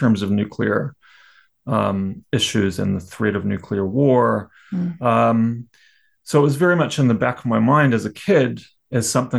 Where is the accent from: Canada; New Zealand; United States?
New Zealand; growing up in New Zealand, because in the 1980s, anti-nuclear issues were incredibly prominent in New Zealand.